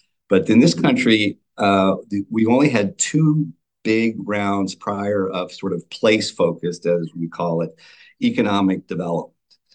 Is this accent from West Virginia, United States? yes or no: yes; West Virginia, United States; where actually I grew up in West Virginia, you know, very battered, isolated part of the world.